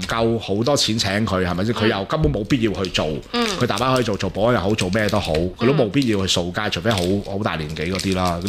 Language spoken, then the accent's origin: Cantonese; Hong Kong; 令到啲人我哋香港人唔會亂咁抌垃圾